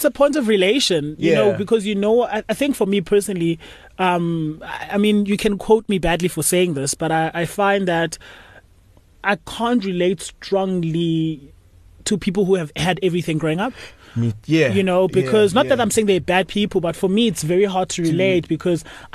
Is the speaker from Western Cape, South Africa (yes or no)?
yes; Cape Town, Western Cape, South Africa; I was born in Cape Town and we grew up in Langa Township. Okay. You know, and when I was young, I think I was like grade 5 when I left Langa Township to go live in a white area, which is Constantia.